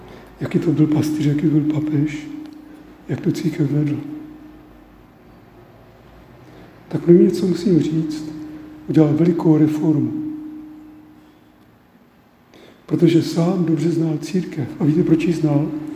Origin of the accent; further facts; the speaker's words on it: Uherčice, South Moravian Region, Czechia; tady já jsem z Uherčic, a u nás byl kněz tehdy